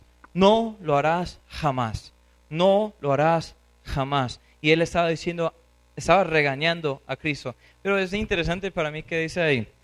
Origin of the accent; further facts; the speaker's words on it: United States; Spanish is a second language; Porque yo sabía que había un modismo ahí, pero yo como gringo a veces quedo gringo.